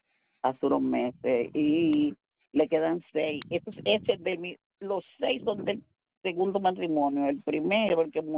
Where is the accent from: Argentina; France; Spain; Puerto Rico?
Puerto Rico; moved away; O si yo soy de Puerto Rico. Llevo aquí más que 20 años.